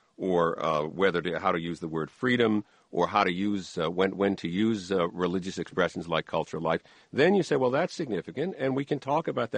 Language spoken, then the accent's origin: English; New York, United States; No more than, you know, I as a New Yorker, I say bad.